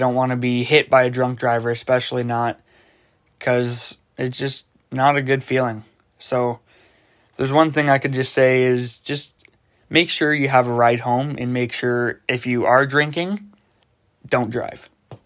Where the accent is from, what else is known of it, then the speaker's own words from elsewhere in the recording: Canada; that just proves right there why I love being a Canadian. We are hockey. We are Canadian.